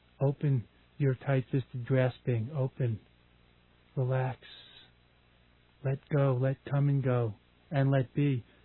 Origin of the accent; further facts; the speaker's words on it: New York, United States; I grew up on Long Island